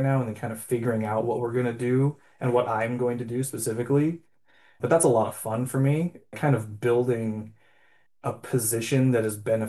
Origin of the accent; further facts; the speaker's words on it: Sitka, Alaska, United States; I grew up there in Sitka. I moved there when I was a kid, and all my formative years were there.